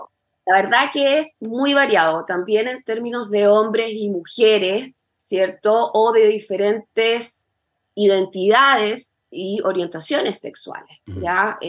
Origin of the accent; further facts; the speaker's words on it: Chile; nosotros como cultura chilena.